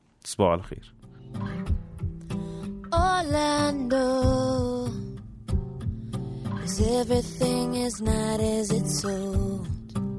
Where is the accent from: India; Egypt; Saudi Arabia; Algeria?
Egypt; عندنا في مصر